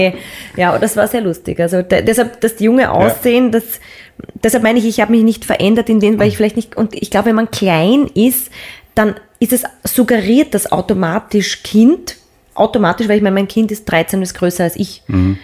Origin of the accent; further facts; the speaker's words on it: Vienna, Austria; Ich bin in Wien aufgewachsen und war sehr früh schon unterwegs